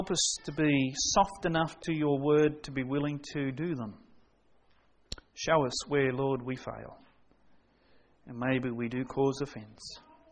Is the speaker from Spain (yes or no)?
no; Australia; All right, I'm an Aussie. I'm allowed to live like an Aussie.